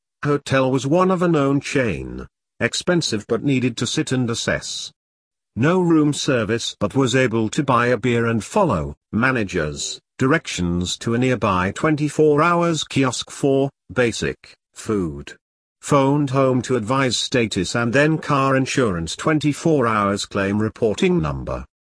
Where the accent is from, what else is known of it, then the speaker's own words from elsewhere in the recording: England, United Kingdom; Told them that I'm English, have limited Italian and could they please phone the police?